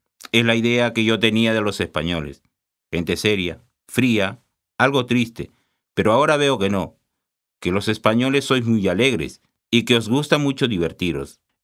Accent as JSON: {"language": "Spanish", "country": "Peru", "moved": "yes", "lives_now": "Spain", "said": "Yo hace solo 3 meses que vine de Perú."}